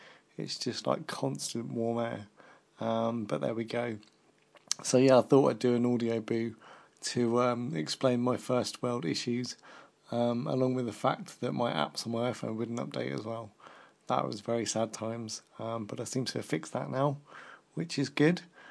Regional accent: United Kingdom; But yeah, anyway, being British, we're never satisfied with the weather.

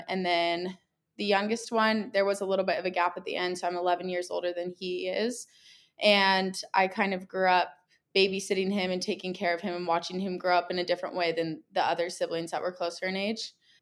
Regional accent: Carlsbad, California, United States; I grew up in Carlsbad, California, and I'm the oldest of five siblings.

